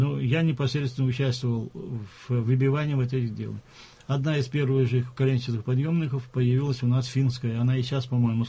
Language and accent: Russian; Yelabuga, Tatarstan, Russia; Я вырос в Елабуге.